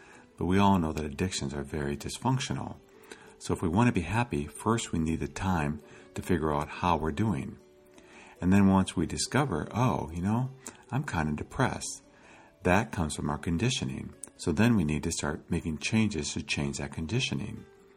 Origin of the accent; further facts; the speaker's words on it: United States; Growing up in the United States, I had been exposed to people working very hard for many, many years and then retiring.